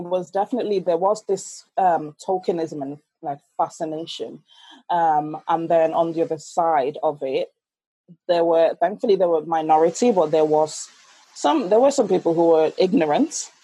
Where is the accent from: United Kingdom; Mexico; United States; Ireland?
Ireland; also born or lived in Nigeria; And I was born in Nigeria, and I grew up in, my childhood, as far as I remember, was in Ireland. Yes, the little leprechaun country. Mm-hmm. And yes, we were one of very few black families in Ireland in the 1990s